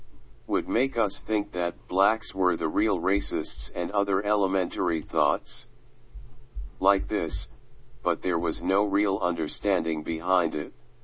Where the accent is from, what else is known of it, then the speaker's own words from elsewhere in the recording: United States; As an American, we are taught to accept living in the melting pot